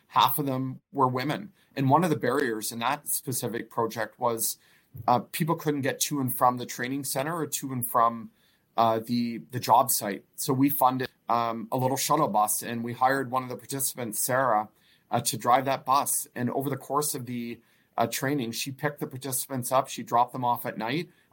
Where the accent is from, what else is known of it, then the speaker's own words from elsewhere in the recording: Scotland, United Kingdom; I'm Scottish.